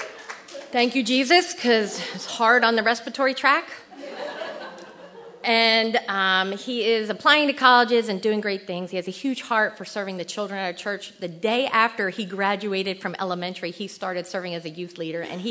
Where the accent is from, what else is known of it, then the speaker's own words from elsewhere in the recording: New Jersey, United States; because I'm from Jersey and we know how to roll